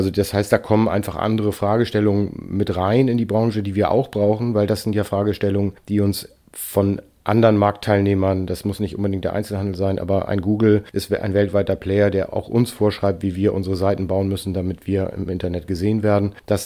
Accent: Hanover, Lower Saxony, Germany; Also ich komme aus Hannover

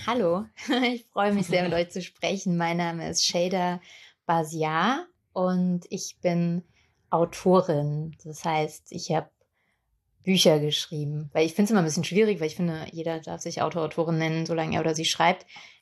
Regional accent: Rhineland-Palatinate, Germany; Ich bin in Hunsrück aufgewachsen, wo nicht so wahnsinnig viel passiert ist.

